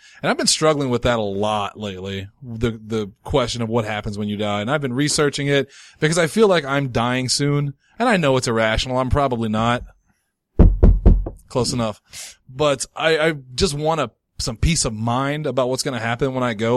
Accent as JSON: {"language": "English", "country": "Ireland", "said": "I am. I'm Irish Catholic."}